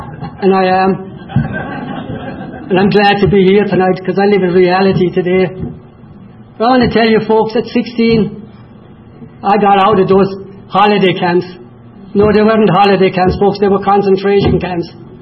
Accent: Killaloe, Munster, Ireland; I was born in a place called Killaloe, County Clare.

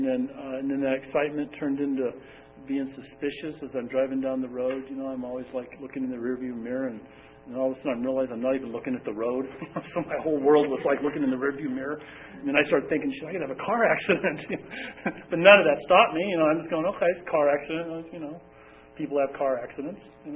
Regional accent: San Diego, California, United States; So I grew up in San Diego.

